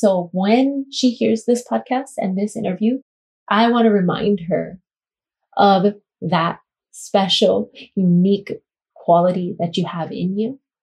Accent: Kona, Hawaii, United States; So as you know, I'm from Kona. That's where my company Fuse Hawaii, born and raised.

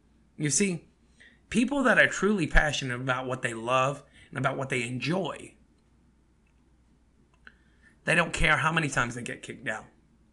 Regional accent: Kentucky, United States; Okay, but I'm from Kentucky.

